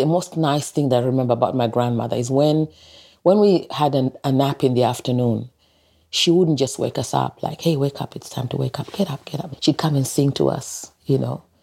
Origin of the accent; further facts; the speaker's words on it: Mombasa, Mombasa County, Kenya; born there; I was born in Mombasa, which is the second capital of Kenya, and it's actually a coastal city. Its tradition is made Muslim, Arabic, and then local people, they are called the Bantus, but they're actually mixed races.